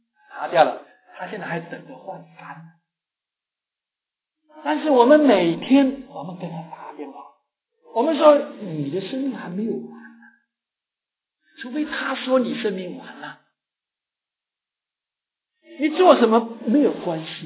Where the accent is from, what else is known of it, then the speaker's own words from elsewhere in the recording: China; 我们中国人说怎么样，祸尽难言，覆水难收